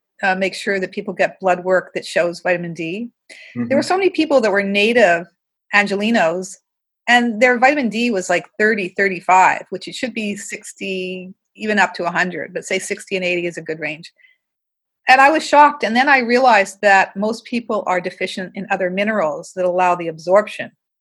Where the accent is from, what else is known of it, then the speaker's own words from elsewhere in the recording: Montreal, Quebec, Canada; Because in Vancouver has had a very different presentation and death rate than, say, Montreal, my hometown.